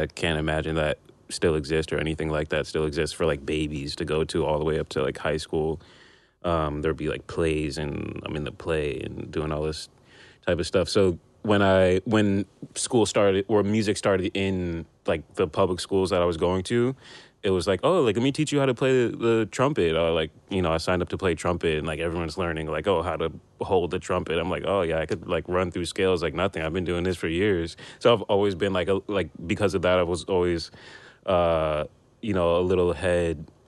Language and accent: English; Union, New Jersey, United States; also born or lived in Brooklyn, United States; I was born in Brooklyn. My parents moved to New Jersey just so it would be like a safer place to grow up. And the first town that I lived in was Union, New Jersey